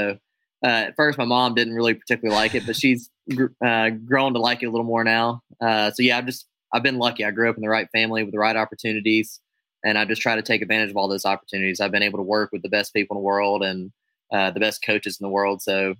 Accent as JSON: {"language": "English", "country": "United States", "said": "I'm an American aerobatic air show pilot and now air race pilot."}